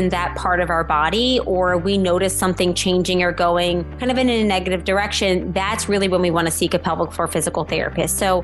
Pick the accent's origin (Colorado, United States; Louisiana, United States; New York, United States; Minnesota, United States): Louisiana, United States; New Orleans; I live in New Orleans, Louisiana, which is my hometown.